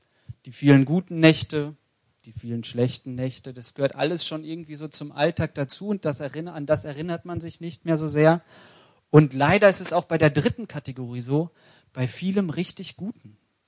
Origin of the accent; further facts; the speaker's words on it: Bielefeld, North Rhine-Westphalia, Germany; Ich komme ja eigentlich aus Bielefeld, dort bin ich groß geworden, bin trotzdem Bayern-Fan